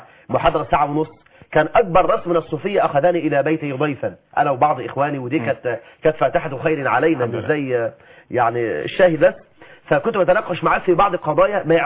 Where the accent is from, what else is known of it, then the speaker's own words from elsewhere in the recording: Egypt; بلدنا مصر